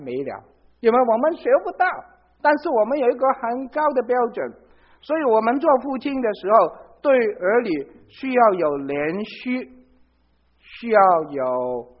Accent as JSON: {"language": "Chinese", "country": "Hong Kong", "tie": "born or raised there", "said": "我就特别留心香港，因为我在香港长大，香港人。"}